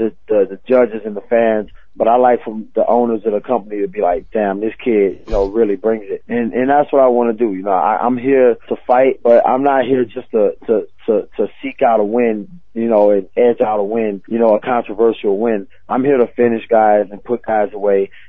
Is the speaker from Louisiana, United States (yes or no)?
yes; New Orleans, Louisiana, United States; But that little sucker does owe me a fight in New Orleans. When it's time for me to have my fight in my hometown, he owes me a redo